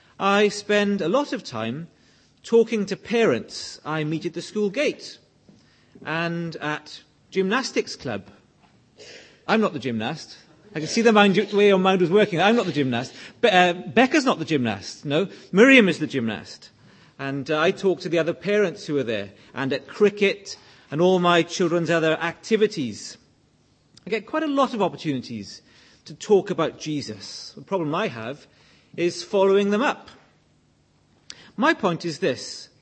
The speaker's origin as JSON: {"language": "English", "region": "Wales", "country": "United Kingdom", "said": "I come from Wales."}